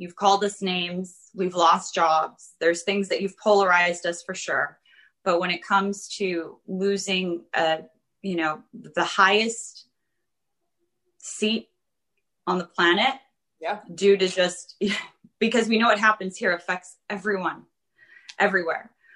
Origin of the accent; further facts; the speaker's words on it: United States; I never voted for Obama, but I never disregarded him or disrespected him because I love being an American.